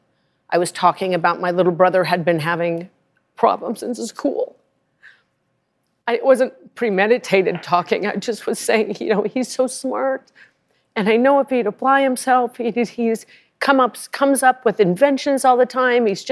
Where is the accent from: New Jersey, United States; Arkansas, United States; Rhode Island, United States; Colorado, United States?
Colorado, United States; Rye; Now, I'm from Rye, Colorado, but I'd seen movies